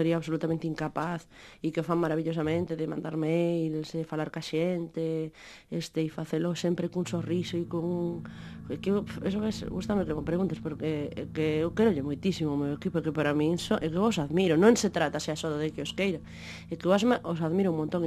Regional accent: Galicia, Spain; como galega

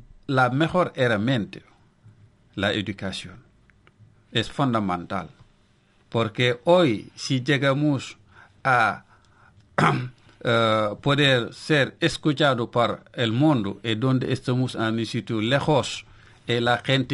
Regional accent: Senegal; Spanish is a second language; now in Spain; Ahora la actualidad la conozco mejor aquí que en mi país. Y ves, somos inmigrantes. Casi 12 meses sobre 12 estamos aquí en Galicia.

